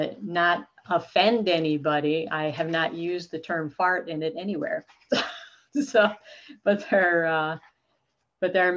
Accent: New York, United States; I grew up in New York State with six brothers. I was the only girl.

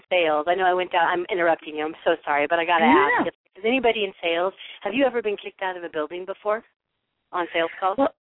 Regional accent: Midwest, United States; because you and I are both Midwest girls. Yay, we're from the Midwest.

